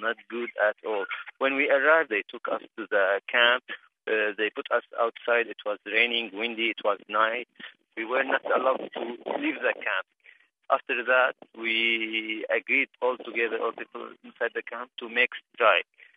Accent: Syria; now in Germany; If the war ends there, I think I'll go back to Syria. It's my hometown, my family there, my father, my mother, my little brother there.

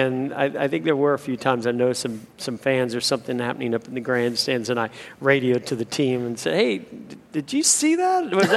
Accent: California, United States; I grew up in California, and the kids I was racing with were basically the same age.

